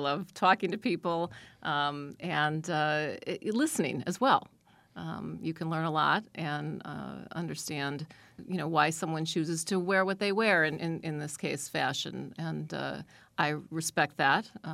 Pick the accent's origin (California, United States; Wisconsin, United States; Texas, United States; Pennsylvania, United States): Wisconsin, United States; Milwaukee; But as a young person growing up in Milwaukee, I always loved sewing.